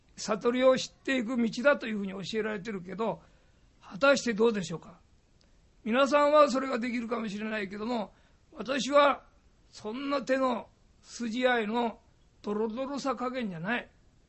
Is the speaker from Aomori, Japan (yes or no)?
no; Tokyo, Japan; born there; also born or lived in Hokkaido / Osaka; 私は東京生まれの杉並生まれですけど、北海道大阪と転々して大阪で